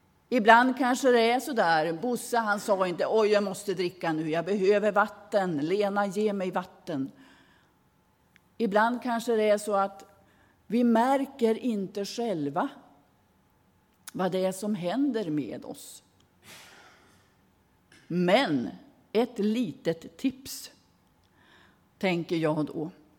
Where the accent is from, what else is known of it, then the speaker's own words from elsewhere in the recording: Västerbotten County, Sweden; Nu har jag varit hemma i Västerbotten förra veckan.